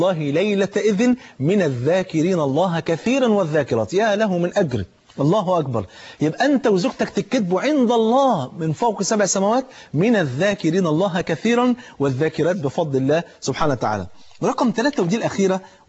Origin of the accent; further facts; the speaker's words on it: Egypt; زي ما بيقولوا يعني في المثل عندنا في مصر